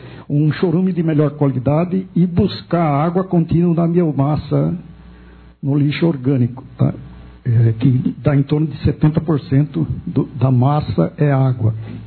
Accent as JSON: {"language": "Portuguese", "town": "Jundiaí", "region": "São Paulo", "country": "Brazil", "said": "sou de Jundiaí"}